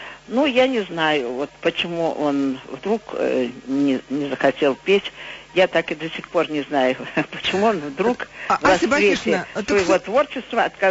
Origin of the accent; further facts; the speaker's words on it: Baku, Azerbaijan; И тут, конечно, я тоже бакинка